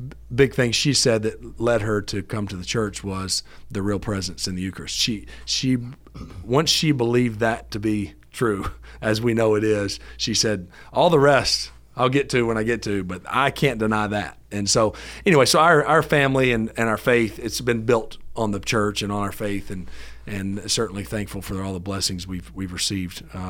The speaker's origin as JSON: {"language": "English", "region": "Alabama", "country": "United States", "tie": "born or raised there", "said": "I grew up in North Alabama."}